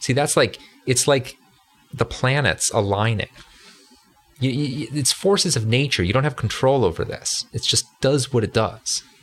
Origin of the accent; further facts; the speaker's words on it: United States; first language English; so my native language is English. And I'm going to assume that your native language is English too, because I'm from America and America is the best.